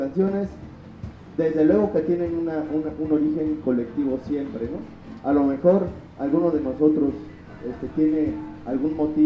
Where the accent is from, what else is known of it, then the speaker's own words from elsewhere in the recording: Orizaba, Veracruz, Mexico; Yo soy de Veracruz, de Orizaba, Veracruz.